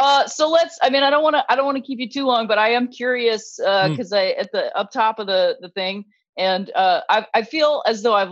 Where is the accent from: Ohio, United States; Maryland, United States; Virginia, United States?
Ohio, United States; Akron; Like I grew up in Akron. That was my team, you know, all these things.